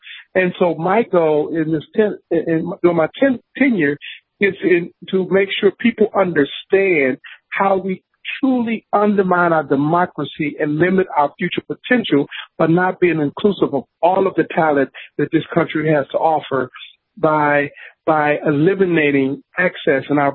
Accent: Detroit, Michigan, United States; You know, for me, I grew up in Detroit, Michigan

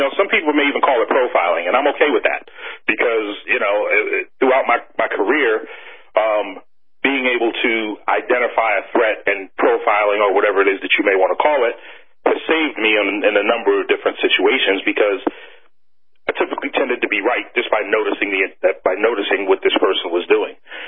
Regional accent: Bronx, New York, United States; me growing up in the South Bronx and having experienced violence and lived a violent existence

